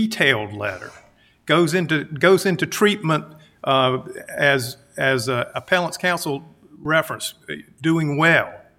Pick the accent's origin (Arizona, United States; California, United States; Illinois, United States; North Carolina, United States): North Carolina, United States; I'm an attorney from North Carolina.